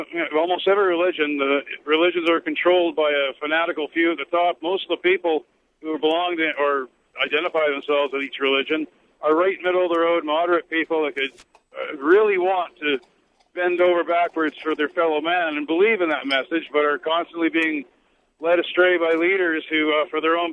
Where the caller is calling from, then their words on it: Lloydminster, Saskatchewan, Canada; I'm phoning from Lloydminster, Alberta. No, sorry, now it's Lloydminster, Saskatchewan.